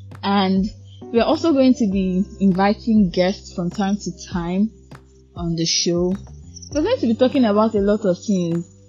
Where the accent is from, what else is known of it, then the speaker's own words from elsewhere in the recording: Lagos, Nigeria; I'm a Nigerian and I was born and brought up in Lagos, and I currently live in Lagos. So, you can say that I am a full-blown Lagosian, and also I am also a full-blown Nigerian.